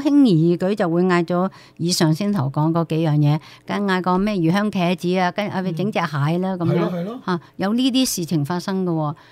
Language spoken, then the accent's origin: Chinese; Guangdong, China; 我不知道我們廣東人喜歡不喜歡吃大葱